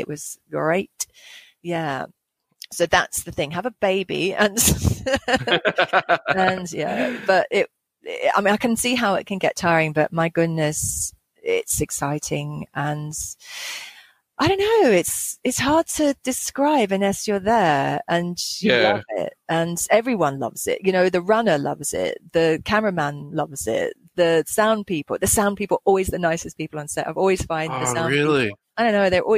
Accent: New Zealand; Because, when I lived in New Zealand, when I grew up in New Zealand, and Peter Jackson lived behind us.

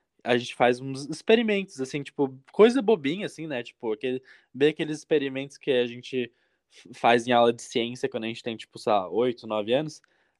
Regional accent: Florianópolis, Santa Catarina, Brazil; now in United States; eu sou de Florianópolis, né, eu nasci e cresci em Florianópolis.

